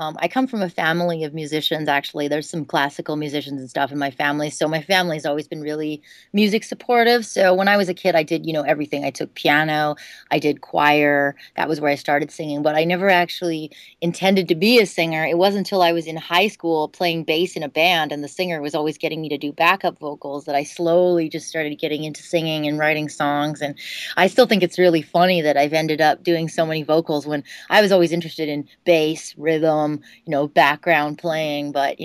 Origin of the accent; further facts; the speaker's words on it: Vancouver, British Columbia, Canada; I grew up in Vancouver, which is 2.5 hours north of Seattle.